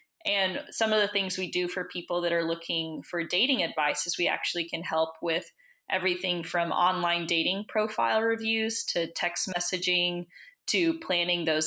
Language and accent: English; Tennessee, United States; I grew up in Tennessee and there was very, very little sex education in the public school system.